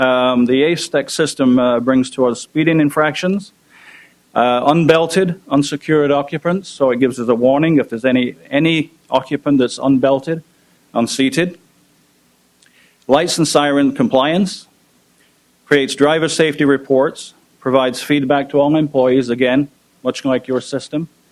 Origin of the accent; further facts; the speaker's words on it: Manchester, North West England, United Kingdom; now in Canada; Actually, I am Canadian citizen, but I grew up in Manchester, England, so I bring a bit of an international flavor also from the UK.